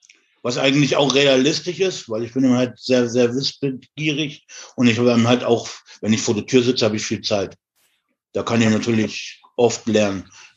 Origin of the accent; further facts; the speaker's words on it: Saxony, Germany; Und ich bin ein gebürtiger Sachse.